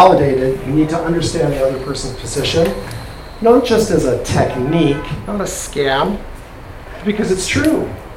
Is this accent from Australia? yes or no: no; Canada; So I'm a Canadian originally.